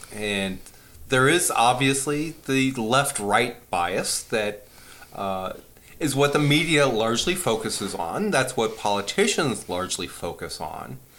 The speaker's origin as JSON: {"language": "English", "region": "Minnesota", "country": "United States", "tie": "born or raised there", "said": "I was growing up in Minnesota"}